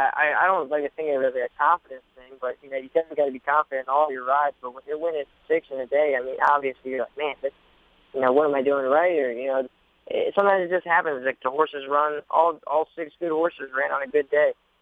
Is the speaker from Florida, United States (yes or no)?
no; Maryland, United States; But then again, I grew up in Maryland, so like I also know you got to be patient with the horses.